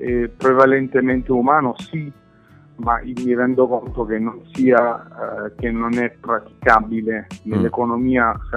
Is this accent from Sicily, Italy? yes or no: no; Abruzzo, Italy; moved away as an adult; now in Veneto, Italy; io sono abruzzese, sono nativo, cresciuto in Abruzzo, poi ho fatto una parentesi fuori e in realtà dal 2008 sono trasferito in Veneto.